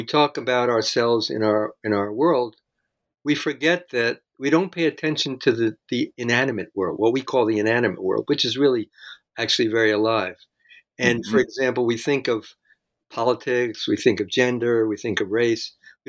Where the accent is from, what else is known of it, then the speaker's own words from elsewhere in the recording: Jersey City, New Jersey, United States; I come from Jersey City. So what do you expect? Kind of thing.